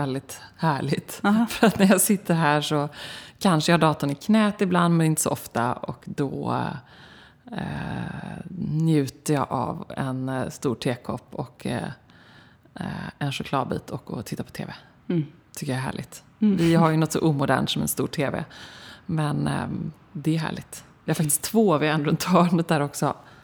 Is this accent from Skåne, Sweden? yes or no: no; Gothenburg, Västra Götaland County, Sweden; Jag är uppväxt i hus i Göteborg så jag tror också att det är det.